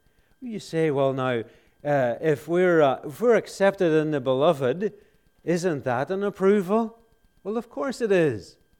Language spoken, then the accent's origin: English; Ireland; I have a great respect for a man that I grew up hearing in Ireland.